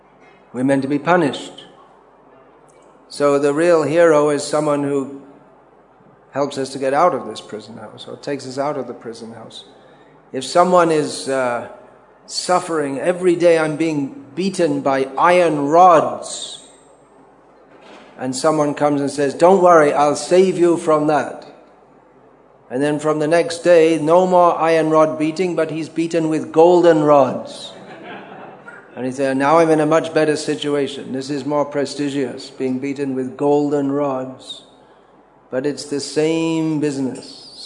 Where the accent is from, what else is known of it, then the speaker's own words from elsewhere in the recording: United Kingdom; I was raised in Britain